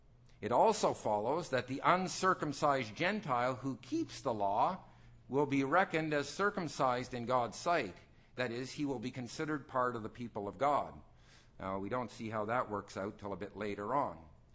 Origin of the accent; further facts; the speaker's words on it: Canada; so here I am a Canadian trying to help you understand your early American history.